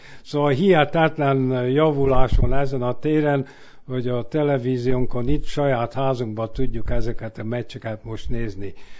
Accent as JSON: {"language": "Hungarian", "country": "Austria", "tie": "born or raised there", "lives_now": "United States", "said": "Ahol én felnőttem, még Ausztriában is minden falunak volt csapata"}